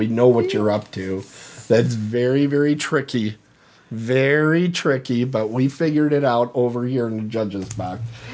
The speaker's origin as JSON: {"language": "English", "region": "Wisconsin", "country": "United States", "said": "We're from Wisconsin."}